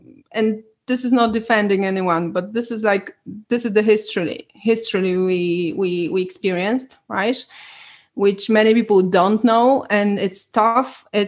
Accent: Poland; So I was born in Poland, so I'm Polish

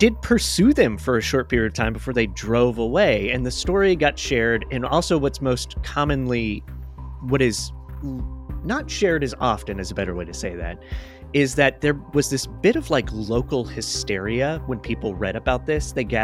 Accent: Florida, United States; But anyway, so I grew up in Florida

